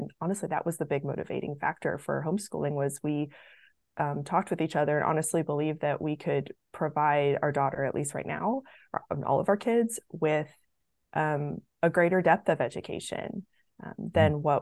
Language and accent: English; Memphis, Tennessee, United States; the five of us live in a very small rural town in West Tennessee, and I'm originally from the Memphis area, so Memphis is the closest big city to where we live.